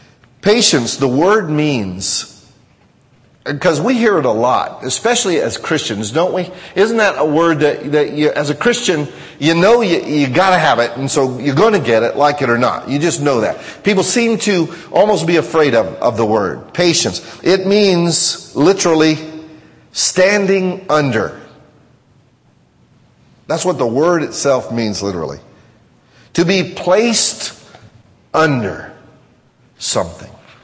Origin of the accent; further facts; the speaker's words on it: United States; Well, wait a minute, I'm an American.